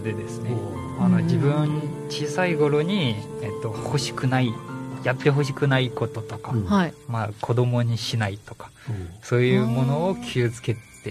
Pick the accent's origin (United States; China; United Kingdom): China; 中国人です。